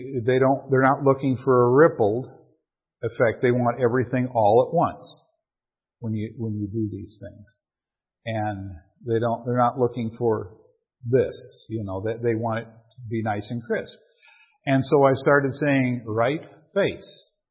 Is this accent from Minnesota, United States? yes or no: yes; Minnesota, United States; Like I said, I'm from Minnesota.